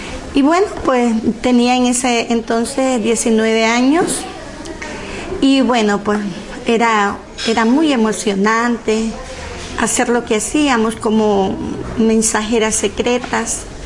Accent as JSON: {"language": "Spanish", "region": "Matagalpa", "country": "Nicaragua", "tie": "born there", "said": "nací aquí en Matagalpa, Nicaragua."}